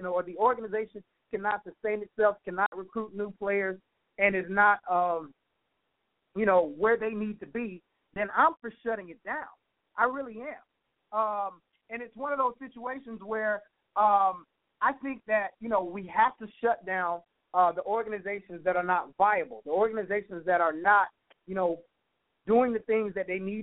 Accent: United States; but I'm an American.

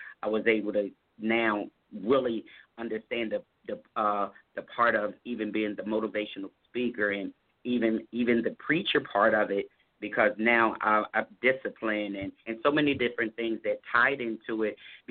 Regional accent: Harrisburg, Pennsylvania, United States; even from my hometown in Harrisburg, PA

